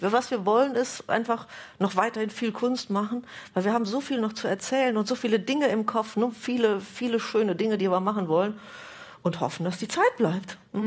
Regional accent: Rhineland, Germany; ich bin ja Rheinländerin. Und wir Rheinländer gehen mit den Dingen sowieso etwas leichter um als andere.

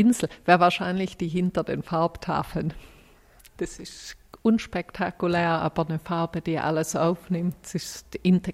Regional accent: Alabama, United States; Also ich bin in Alabama ja aufgewachsen

